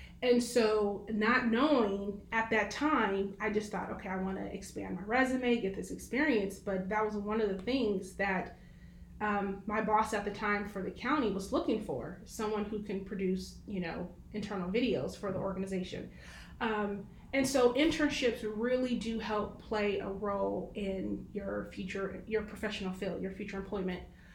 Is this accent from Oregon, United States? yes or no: yes; Portland, Oregon, United States; So I'm from Portland.